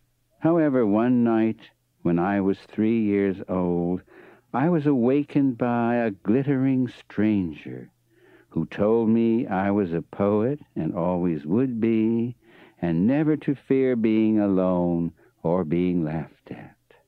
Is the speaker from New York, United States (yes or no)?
no; Modesto, California, United States; born there; When the sun was in Scorpio, the moon in Aries, and the cusp of Virgo and Libra rising in 1913, I was born in the San Joaquin town of Modesto.